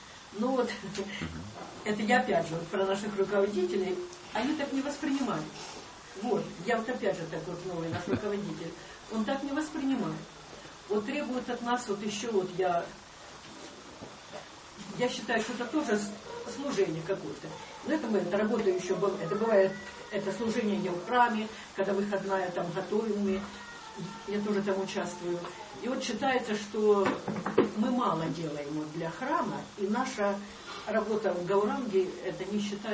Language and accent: Russian; Luhansk, Luhansk Oblast, Ukraine; Нет, я из Луганска.